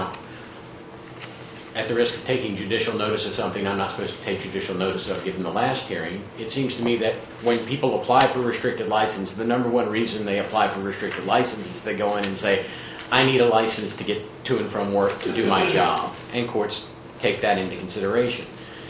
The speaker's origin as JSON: {"language": "English", "town": "Newport News", "region": "Virginia", "country": "United States", "tie": "born or raised there", "said": "I grew up in Newport News, by the way, it's within 50 miles."}